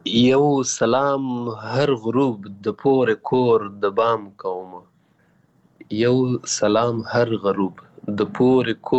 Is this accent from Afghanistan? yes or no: yes; Paktika, Afghanistan; also born or lived in Waziristan, Pakistan; ځکه زه پیدا شوی په وزیرستان کې یم، بیا بیرته کډه شوی پکتیکا کې یم